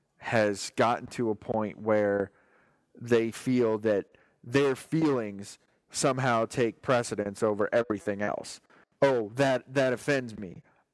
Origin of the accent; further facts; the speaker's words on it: United States; And it surprises the shit out of me as an American, where a lot of blind patriots are like, America, fuck yeah!